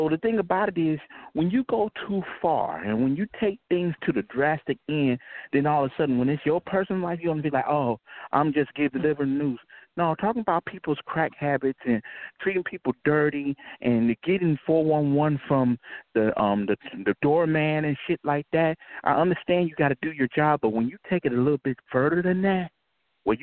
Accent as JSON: {"language": "English", "region": "New York", "country": "United States", "tie": "born or raised there", "said": "This is the Nigerian nurse. I was raised up in New York."}